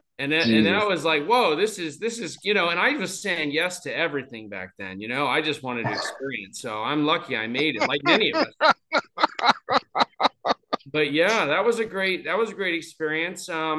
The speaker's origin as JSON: {"language": "English", "region": "California", "country": "United States", "said": "I came from California and doing law."}